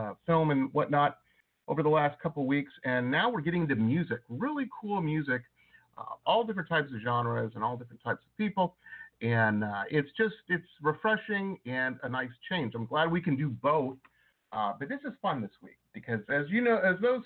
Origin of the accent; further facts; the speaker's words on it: Detroit, Michigan, United States; I grew up in Metro Detroit.